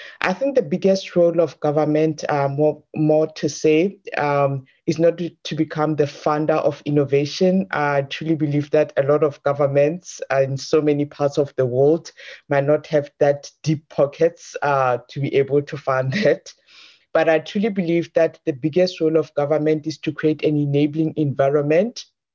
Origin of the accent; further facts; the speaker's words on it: South Africa; how difficult it is for any investor to invest on the in South Africa, my home country